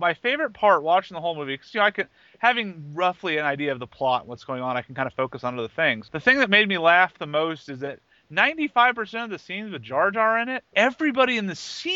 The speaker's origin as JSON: {"language": "English", "region": "California", "country": "United States", "tie": "born or raised there", "said": "So that's what I get for growing up in Orange County. No, Orange County. I had all Chinese friends, Chinese American friends"}